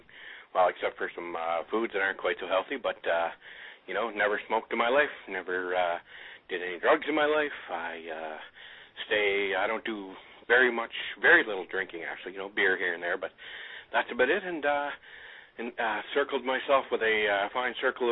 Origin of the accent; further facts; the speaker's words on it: United States; Well, I guess the Canadians do, but I'm an American, so I really don't consider it football.